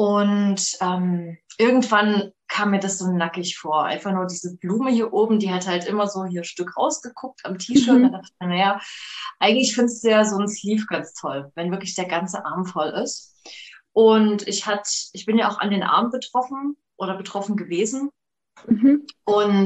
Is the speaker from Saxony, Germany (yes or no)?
yes; Leipzig, Saxony, Germany; Ich komme aus Leipzig, ich bin Radiomoderatorin